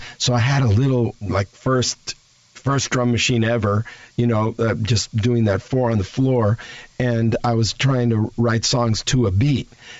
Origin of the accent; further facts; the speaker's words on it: United States; my mom was Cuban. I grew up in the Cuban exile community. My family, I was born here